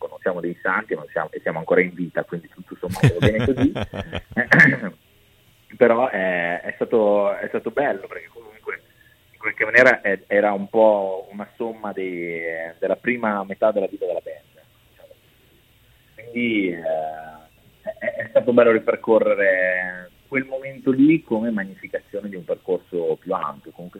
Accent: northern Italy, Italy; now in Rome, Italy; Sono un polentone che vive felicemente a Roma, la città più bistrattata d'Italia.

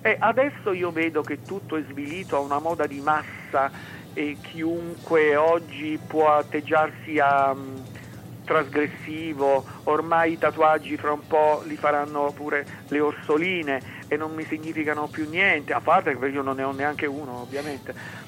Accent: Campania, Italy; born there; nella casa in cui io sono nato, che affacciava sul Golfo di Napoli

